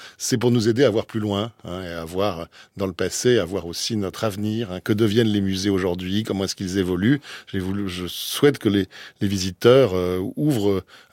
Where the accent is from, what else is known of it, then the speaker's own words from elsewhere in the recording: Caen, Normandy, France; Je suis né à Caen, j'ai appris à aimer l'art dans les salles du musée des Beaux-Arts de Caen.